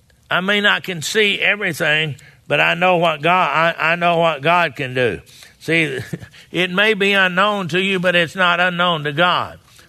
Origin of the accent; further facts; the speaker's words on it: Texas, United States; and I grew up down there in Texas.